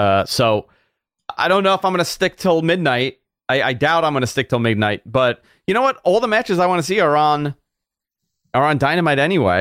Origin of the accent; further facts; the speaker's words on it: Queens, New York, United States; AEW Grand Slam here in Queens, New York, my hometown.